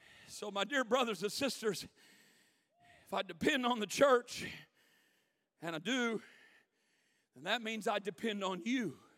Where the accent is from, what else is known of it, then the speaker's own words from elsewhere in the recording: Illinois, United States; Now, I'm from the Midwest. I grew up in Illinois